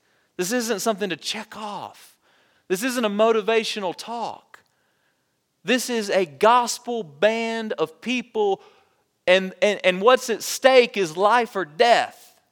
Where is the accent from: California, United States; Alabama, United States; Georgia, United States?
Alabama, United States; I grew up in South Alabama, and my stepmother's Pentecostal. My dad is Southern Baptist